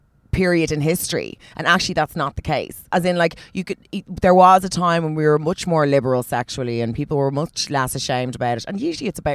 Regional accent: Ireland; I'm Irish and it's hard for me to tell. I've lived in Australia for a while, but obviously I lived there as an Irish person

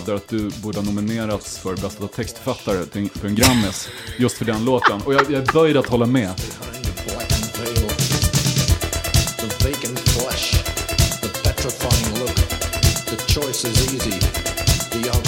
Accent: Karlskoga, Örebro County, Sweden; Och hemma i Karlskoga så var människor så rädda för dem

